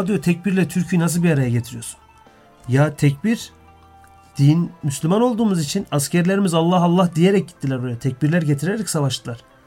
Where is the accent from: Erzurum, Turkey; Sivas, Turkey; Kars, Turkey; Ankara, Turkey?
Kars, Turkey; Sarıkamış; born there; Şimdi ben dedim, başta bahsettim, ben Sarıkamış doğumluyum.